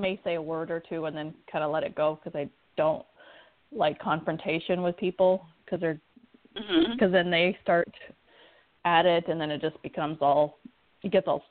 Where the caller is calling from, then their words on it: Florida, United States; I'm calling from Florida